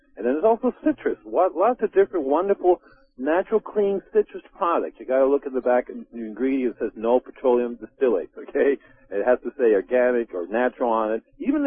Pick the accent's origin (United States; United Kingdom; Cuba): Cuba; also born or lived in Puerto Rico / Costa Rica; I grew up in Cuba and Puerto Rico